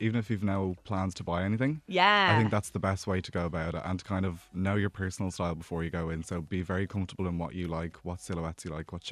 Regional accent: Bray, Leinster, Ireland; So I'm from Bray

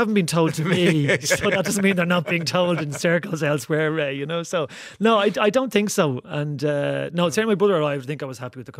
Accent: Dublin, Leinster, Ireland; And I grew up in Santry

